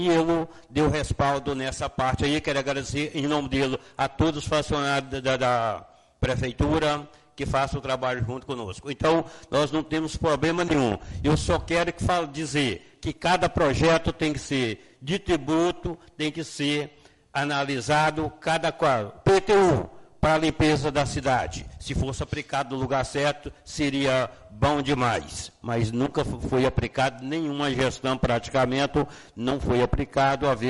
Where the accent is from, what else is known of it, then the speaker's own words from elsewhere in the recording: Figueirópolis, Tocantins, Brazil; born there; todo o povo de Figueirópolis, a comunidade Rainha da Paz, da onde eu nasci